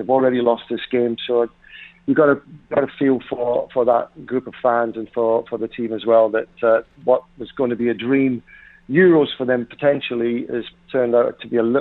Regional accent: England, United Kingdom; born there; I was born in England, and England's my luck

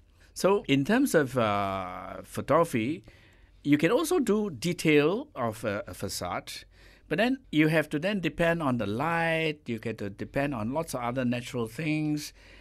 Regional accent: Malaysia; I'm 68 years old. I've been consciously aware that to be proud of as a Malaysian, our Chinese narrative is just as important

